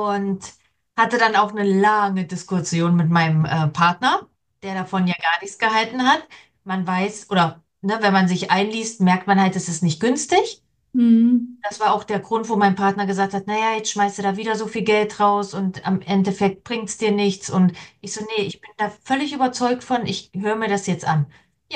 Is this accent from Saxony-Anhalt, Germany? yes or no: yes; Saxony-Anhalt, Germany; moved away as an adult; ich komme eigentlich aus Sachsen-Anhalt, bin irgendwann wegen der Ausbildung hier nach NRW gezogen und wegen der Liebe dann auch hier geblieben.